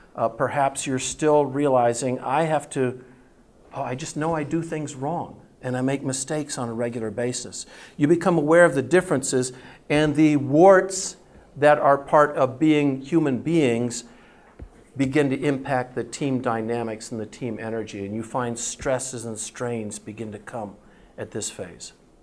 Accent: United States; what does it mean that Rolf is from Norway and I am from the United States.

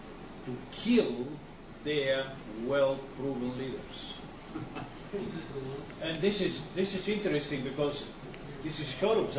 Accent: Bulgaria; English is a second language; Actually, I'm Macedonian from Bulgaria

